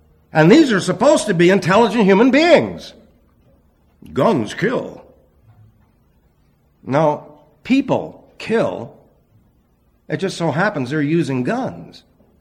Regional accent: New York, United States; It's flaw, by the way, not floor. I know I'm from New York, but it's flaw. I've learned how to speak Arizonan.

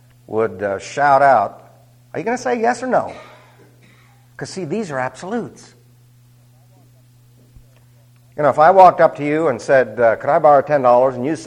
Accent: New York, United States; It's strange, but I was raised in New York, and there was no maybes about it.

